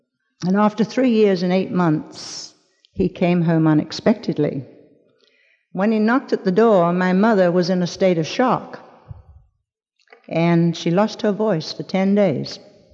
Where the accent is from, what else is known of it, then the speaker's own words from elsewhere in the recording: London, United Kingdom; born there; I was born in London, England, one of seven children, from four pregnancies.